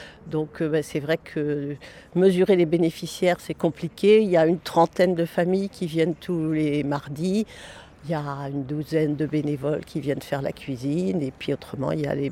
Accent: Pays de la Loire, France; moi je suis originaire d'Anjou, il y en a pas mal dans les caves du Saumurois

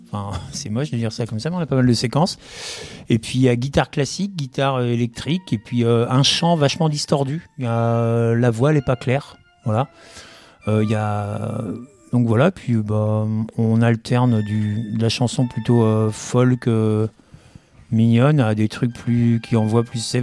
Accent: Pays de la Loire, France; parce que je suis mayennais du Nord-Mayenne, quoi.

